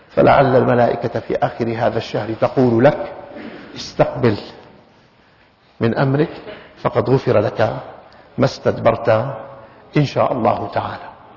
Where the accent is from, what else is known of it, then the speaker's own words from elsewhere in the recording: Syria; بلهجة الشام وأهل الشام وترتيب بلادنا سوريا وغيرها